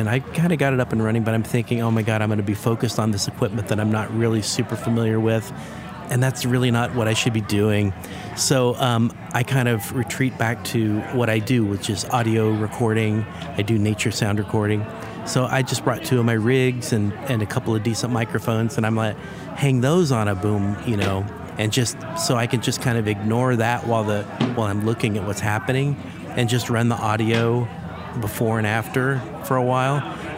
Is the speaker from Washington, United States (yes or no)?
yes; Kirkland, Washington, United States; I'm from Kirkland, Washington, right across the lake from Seattle.